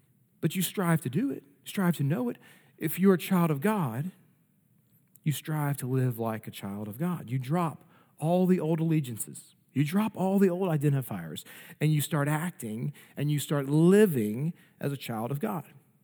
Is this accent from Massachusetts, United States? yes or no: no; Philadelphia, Pennsylvania, United States; moved away as an adult; but I grew up in Philly.